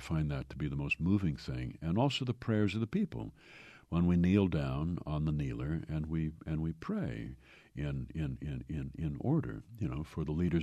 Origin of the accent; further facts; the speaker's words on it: Yorkshire and the Humber, United Kingdom; also born or lived in Glasgow; I am English. I'm Anglo from Yorkshire, from the moors of Yorkshire and Scots from Glasgow.